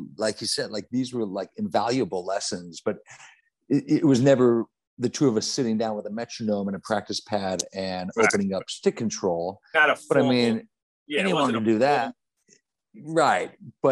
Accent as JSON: {"language": "English", "region": "California", "country": "United States", "tie": "born or raised there", "said": "And I grew up in Orange County, and it would be a school night, right?"}